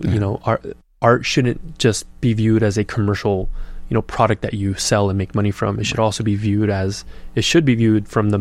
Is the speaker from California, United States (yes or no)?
yes; Downey, California, United States; That's so funny, because that was my experience growing up in Downey. There was like a general sense of shame being from Downey.